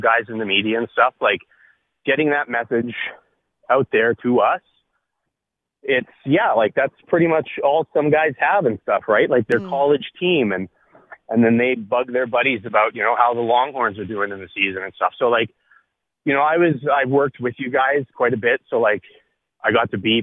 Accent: Vancouver, British Columbia, Canada; I got to watch the Olympics in my hometown of Vancouver, Canada here.

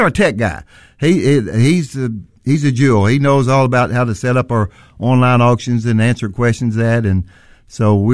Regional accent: Missouri, United States; Yeah, we're originally from Missouri.

